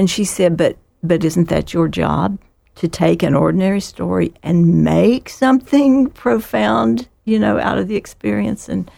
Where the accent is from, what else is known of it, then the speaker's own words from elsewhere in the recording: West Virginia, United States; I grew up in West Virginia, in southern West Virginia, little county, Wyoming County, with no large towns in it. The nearest town of any size is Beckley, West Virginia.